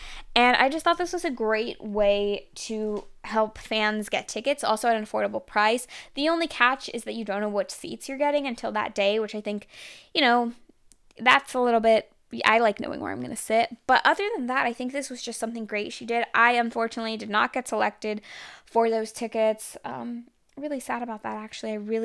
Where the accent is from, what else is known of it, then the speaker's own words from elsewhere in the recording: Texas, United States; I am from Texas, just like … I'm just not a country person.